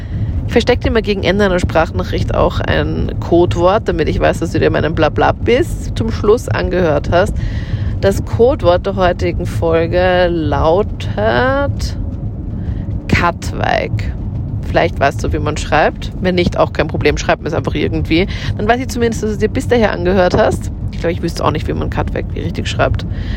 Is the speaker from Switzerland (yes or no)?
no; Linz, Upper Austria, Austria; weil das hat mich sehr an meine Heimatstadt Linz erinnert.